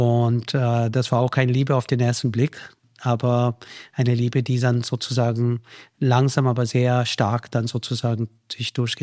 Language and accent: German; Austria; Ich bin mehr ein Österreicher als ein Inder, würde ich mal sagen.